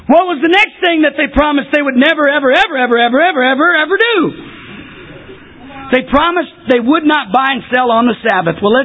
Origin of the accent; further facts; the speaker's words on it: Texas, United States; Growing up in East Texas, when I was a kid, nothing was open Sunday morning.